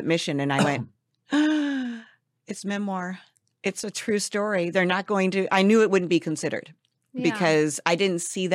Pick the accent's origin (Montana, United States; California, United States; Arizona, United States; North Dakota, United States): California, United States; Los Angeles; And then I'm back here in LA, which is my hometown.